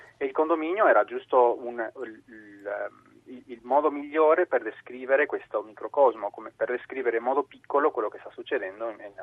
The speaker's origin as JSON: {"language": "Italian", "country": "Argentina", "said": "Io sono argentino"}